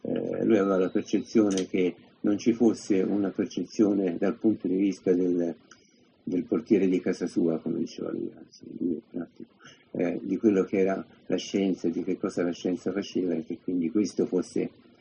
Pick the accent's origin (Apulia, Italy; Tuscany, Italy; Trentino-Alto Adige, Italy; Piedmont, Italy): Apulia, Italy; Taranto; born there; Io sono nato a Taranto